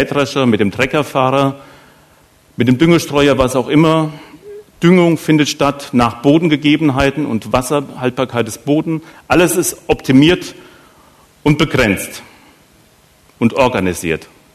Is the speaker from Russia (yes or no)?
no; Hesse, Germany; Da, wo ich herkomme, Oberhessen